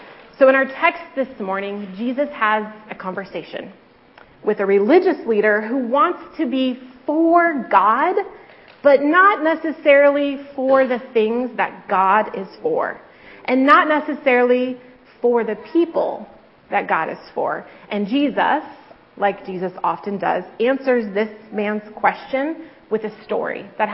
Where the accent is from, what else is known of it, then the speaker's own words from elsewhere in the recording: Eugene, Oregon, United States; born there; now in Corvallis, United States; even though I'm in Beaver Country now, I was born in Eugene.